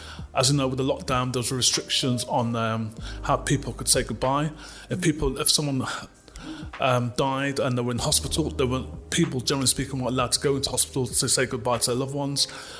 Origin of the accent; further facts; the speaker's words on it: Midlands, United Kingdom; Even the place where I grew up in the Midlands